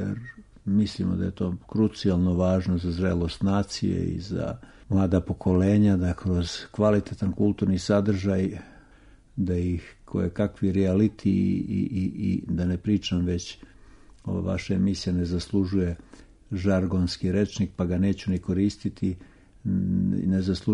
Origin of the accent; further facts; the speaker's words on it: Serbia; ja sam iz Srbije